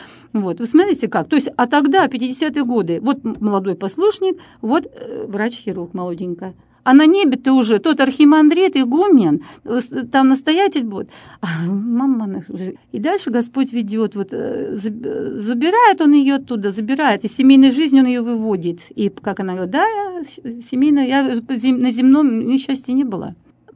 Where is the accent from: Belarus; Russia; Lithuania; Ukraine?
Ukraine; Kirovohrad, Kirovohrad Oblast; born there; Я родилась в Кировограде. Исторически, кстати, это Елизаветград.